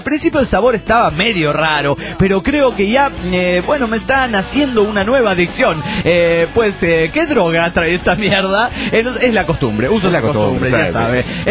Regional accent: Reynosa, Tamaulipas, Mexico; soy el norteño de Reynosa, Tamaulipas, México.

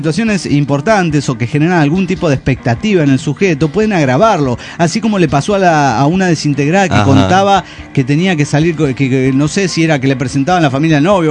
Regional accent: Oaxaca, Mexico; de Oaxaca.

